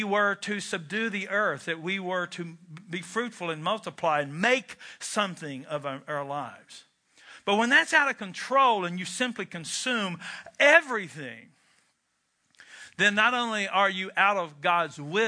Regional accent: Kentucky, United States; I'm from Kentucky where indeed smoking is still, to this day, a spiritual gift.

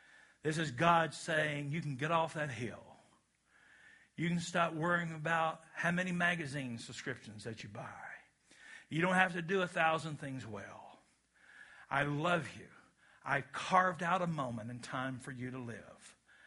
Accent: Kentucky, United States; My dad was raised in the era where, we're from Kentucky, where they used mules to plow.

